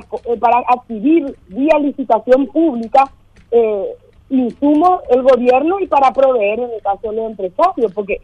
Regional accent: Paraguay; esta señora cree que somos idiotas los paraguayos.

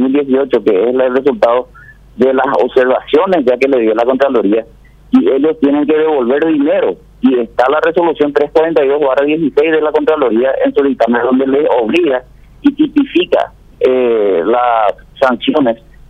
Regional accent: Paraguay; como ciudadanos paraguayos y como sindicalistas

